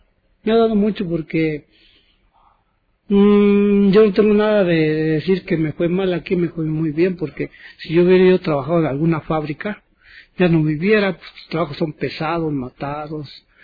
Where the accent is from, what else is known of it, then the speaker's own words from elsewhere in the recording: Córdoba, Veracruz, Mexico; yo soy de Córdoba, Veracruz, del estado de Veracruz